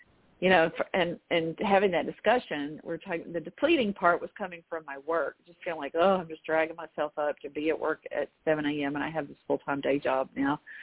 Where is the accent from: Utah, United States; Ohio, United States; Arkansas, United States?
Arkansas, United States; Little Rock; see what was outside on the downtown streets of my hometown, Little Rock, you know, where I work near the state capitol building.